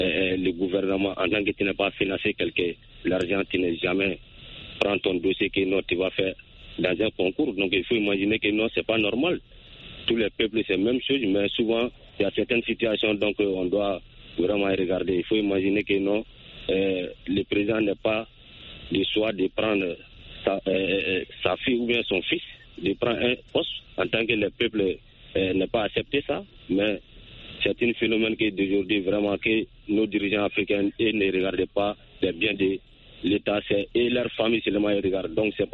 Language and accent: French; Soumikini, Koulikoro, Mali; Je vous appelle depuis dans mon village natal à Soumikini.